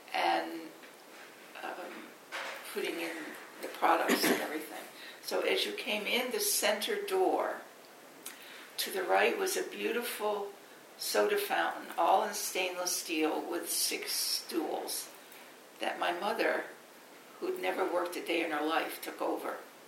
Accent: Lakeville, United States; Growing up in Lakeville, the First National grocery store was where the Boathouse restaurant is now.

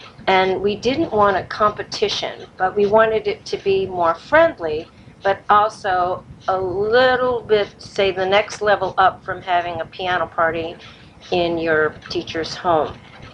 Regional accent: New Orleans, Louisiana, United States; born there; I was born in New Orleans, Louisiana, on October 18, 1940.

